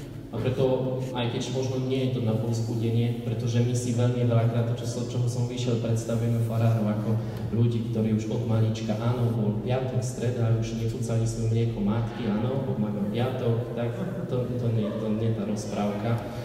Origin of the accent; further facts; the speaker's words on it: Poland; Slovak is a second language; Ani nie som zo Slovenska, ja som z Polska.